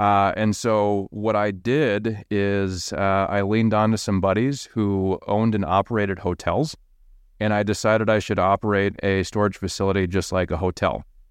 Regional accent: Rochester, Minnesota, United States; born or raised there

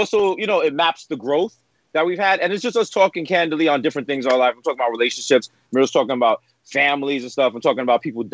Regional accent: Bronx, New York, United States; It's talking about what we learned growing up in the Bronx.

